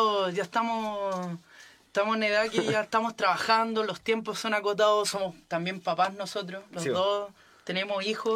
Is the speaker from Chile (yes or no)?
yes; Puente Alto, Santiago Metropolitan Region, Chile; porque somos todos de Puente Alto.